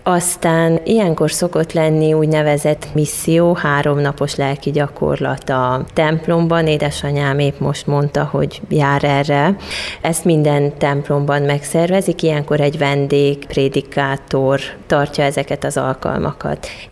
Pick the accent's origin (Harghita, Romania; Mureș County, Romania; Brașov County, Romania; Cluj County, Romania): Harghita, Romania; Csíkszentkirály; ahonnan én származom, Csík, Szentkirály, katolikus vidék